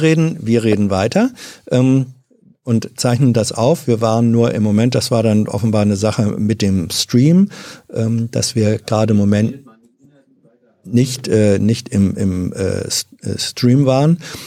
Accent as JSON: {"language": "German", "town": "Hanover", "region": "Lower Saxony", "country": "Germany", "tie": "born or raised there", "said": "Also ich bin zwar in Hannover aufgewachsen. Manche nennen das ja auch ein niedersächsisches Dorf"}